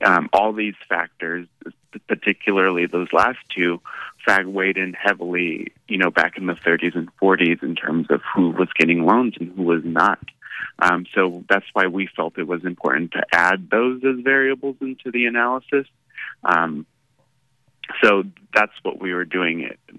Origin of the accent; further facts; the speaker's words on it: Fresno, California, United States; what I've seen in Philly and then in my hometown of Fresno